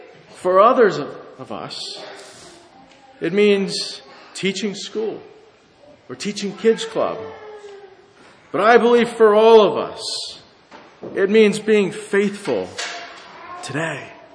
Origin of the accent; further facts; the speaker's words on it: United States; I was given the tremendous blessing of growing up in America.